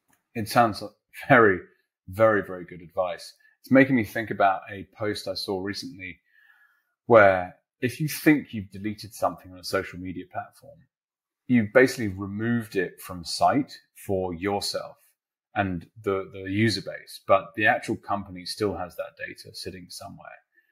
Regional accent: United Kingdom; back in my home country of the UK

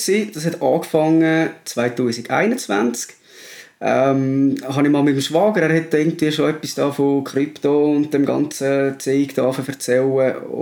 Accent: Nidwalden, Switzerland; Ja, wie man vielleicht unschwer erkennen kann, komme ich aus der Innerschweiz, beziehungsweise vom Kanton Nidwalden.

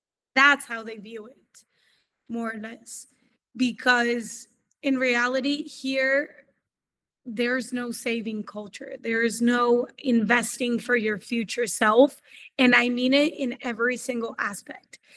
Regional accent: United States; I grew up in the States. So growing up in the States

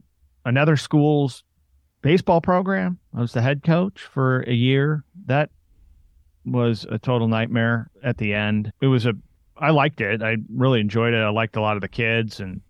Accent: Portland, Oregon, United States; I'm from Portland, Oregon, so the Portland Trailblazers were a huge part of the culture back then.

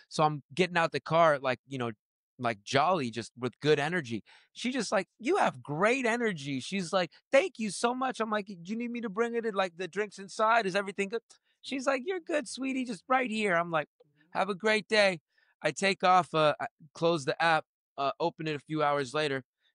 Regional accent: Beverly Hills, California, United States; I grew up in Beverly Hills. So you can only imagine the kids that grew up in Beverly Hills.

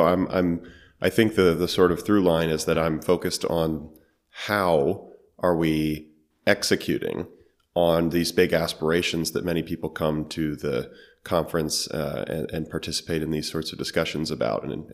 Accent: United States; in particular my home country of the United States, has intervened in a lot of foreign countries.

